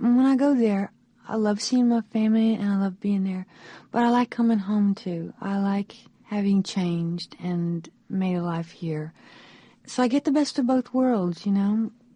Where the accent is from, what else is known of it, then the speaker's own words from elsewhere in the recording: Texas, United States; I'm still dealing with memories from growing up in Texas.